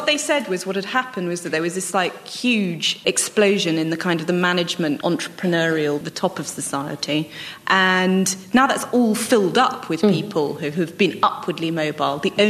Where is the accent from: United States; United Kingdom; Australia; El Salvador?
United Kingdom; Oxford, South East England; I grew up in Oxford, and there was a man who always had a mobility scooter, and he would thunder down the high street